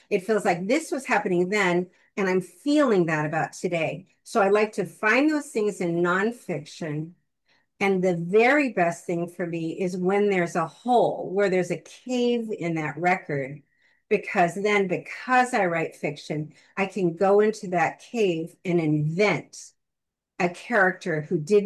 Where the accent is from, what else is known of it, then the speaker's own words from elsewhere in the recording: Bakersfield, California, United States; also born or lived in Los Angeles / San Francisco / Sacramento; felt like when I moved from Bakersfield to Los Angeles for college, of course, there was that.